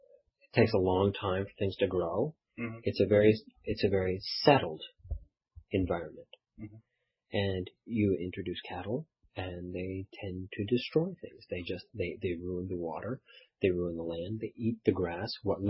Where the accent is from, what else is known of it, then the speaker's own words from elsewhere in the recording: Salt Lake City, Utah, United States; now in Ann Arbor, United States; I'm from Salt Lake originally.